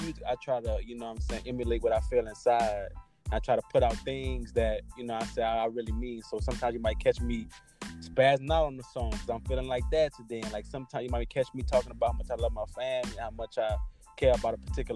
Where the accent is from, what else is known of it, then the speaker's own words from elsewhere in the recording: New Orleans, Louisiana, United States; I grew up in New Orleans in Louisiana. And, you know, growing up in New Orleans, it's a very unique city with a lot of very unique people.